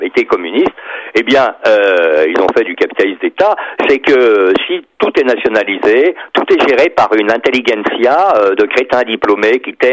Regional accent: Auvergne-Rhône-Alpes, France; dans mon patelin, du Nord-Isère, où j'habitais, où on faisait la batteuse à vapeur

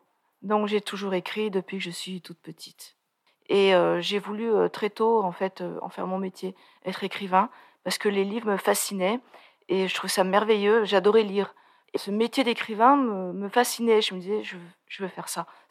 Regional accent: Voiron, Auvergne-Rhône-Alpes, France; Je suis en Chartreuse, oh, ça fait une vingtaine d'années. Mais avant, j'étais pas bien loin. Moi, je suis natif de Voiron.

